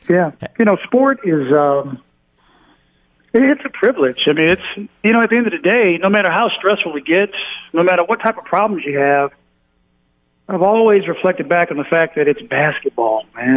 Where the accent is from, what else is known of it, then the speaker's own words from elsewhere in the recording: Houston, Texas, United States; Growing up in Houston, Texas, I was a ball boy for the Houston Rockets for 9 years.